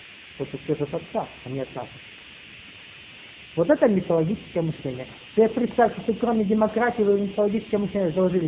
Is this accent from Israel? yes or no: no; Russia; Не потому, что я там россиянин.